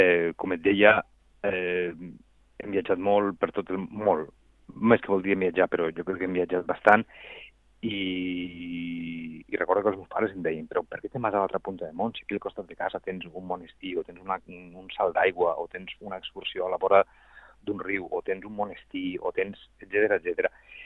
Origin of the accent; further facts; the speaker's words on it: Catalonia, Spain; aquí tots som de Catalunya